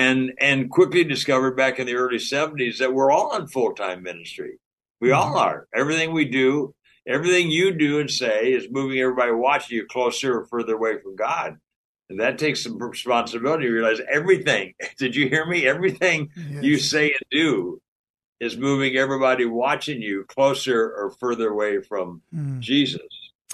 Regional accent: Pasadena, California, United States; I grew up in Pasadena, California.

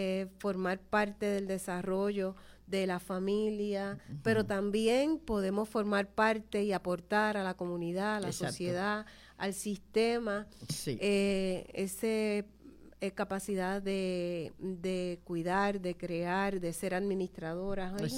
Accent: Aguadilla, Puerto Rico; Soy natural de Aguadilla, nací en ese pueblo hermoso.

